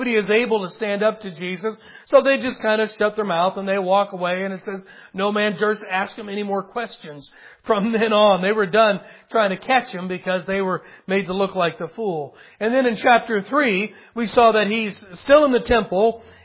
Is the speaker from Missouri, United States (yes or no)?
yes; Missouri, United States; I mean, it's like yeah, we're from Missouri, right? That's pretty cool.